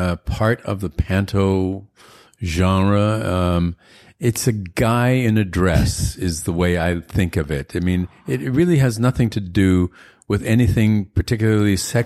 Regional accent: Winnipeg, Manitoba, Canada; I grew up in Winnipeg, graduated from the University of Manitoba with a BA, and couldn't wait to get out of Winnipeg.

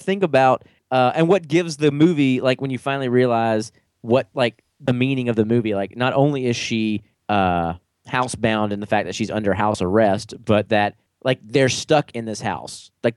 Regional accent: the South, United States; I saw there's a Jefferson Davis Middle School that I almost took a picture of to prove that I was from the South.

